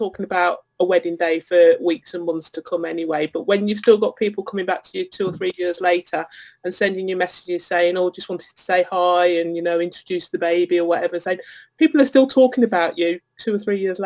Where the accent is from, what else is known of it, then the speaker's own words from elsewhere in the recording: Birmingham, West Midlands, United Kingdom; accent: Birmingham; now in Essex, United Kingdom; I'm based down in Essex, but I was brought up in Birmingham, so I've still got a bit of the twang. So I moved down here chasing husband number two in 2005.